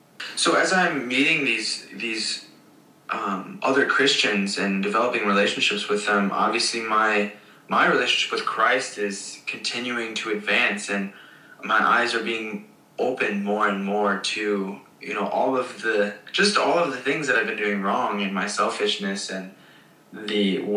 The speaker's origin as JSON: {"language": "English", "region": "Michigan", "country": "United States", "tie": "born or raised there", "also_born_or_lived": "Northwest Indiana", "said": "So I moved from Southwest Michigan to Northwest Indiana, attended college there, and got connected to a church very quickly, but wasn't even as involved in the church here as I was back home."}